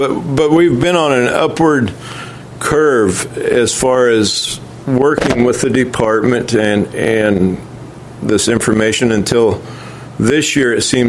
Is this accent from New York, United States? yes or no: no; Washington, United States; There's three generations on a ranch, and we're from Stevens County, just north of Colville.